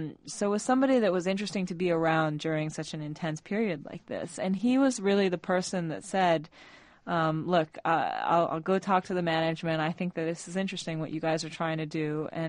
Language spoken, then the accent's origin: English; Egypt; When I grew up in Egypt, I grew up with state-run television news. And then when I came back in 97